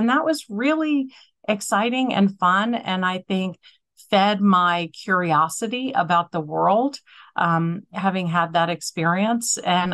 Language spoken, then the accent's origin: English; New York, United States; coming from the small girl school, growing up in New York, I just needed to broaden my horizons.